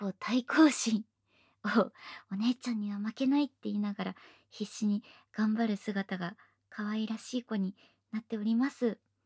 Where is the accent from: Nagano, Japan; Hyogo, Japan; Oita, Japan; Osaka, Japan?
Oita, Japan; Beppu; ぜひ3人には私の地元の別府の温泉にも入ってもらいたいなとか